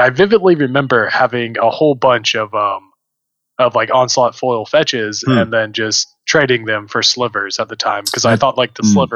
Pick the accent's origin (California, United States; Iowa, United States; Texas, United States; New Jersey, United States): Texas, United States; Austin; Yes, I was.